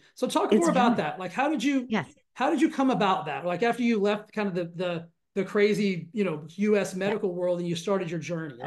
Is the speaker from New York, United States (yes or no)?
no; Texas, United States; I'm from Texas. Like I thought barbecue was the only food group that was available.